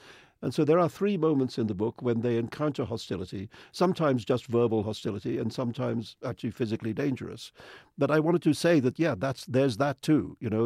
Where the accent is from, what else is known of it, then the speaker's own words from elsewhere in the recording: India; also born or lived in England; now in United States; I've been an immigrant all my life. You know, first I was an immigrant from India to England and then from England to America.